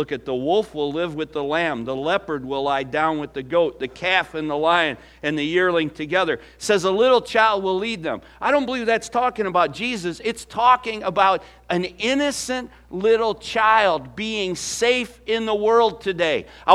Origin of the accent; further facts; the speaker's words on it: Illinois, United States; moved away; back in my home state there, Illinois, that I just left